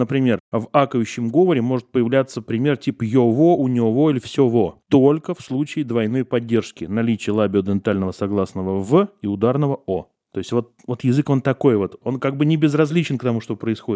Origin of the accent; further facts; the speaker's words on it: Gus-Khrustalny, Vladimir Oblast, Russia; born there; Да, да, я же родился в Гусе Хрустальном Владимирской области